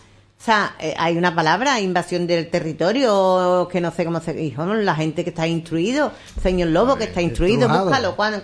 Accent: Seville, Andalusia, Spain; Sí, yo soy de Sevilla.

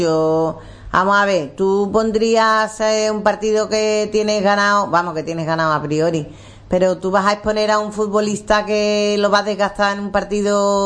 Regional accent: Spain; mi favorita es España, porque soy española

